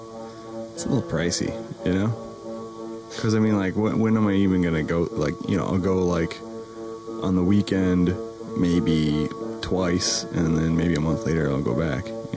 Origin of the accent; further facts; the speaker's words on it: United States; Well, I do. I'm from America.